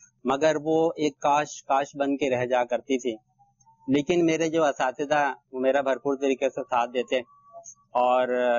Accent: Tharparkar, Sindh, Pakistan; born there; اور اندرون سندھ کا ایک علاقہ تھرپار کر میں پیدائش ہوئی تھی میری.

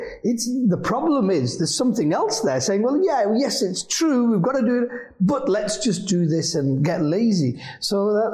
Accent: Jammu and Kashmir, India; So, in our kind of culture, I'm from Kashmir, yeah?

